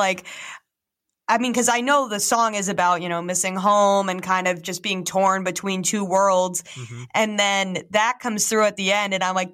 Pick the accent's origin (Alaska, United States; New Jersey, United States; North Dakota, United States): New Jersey, United States; And I'm from New Jersey originally. So, I mean, I had gone away to college, but it was still on the East Coast.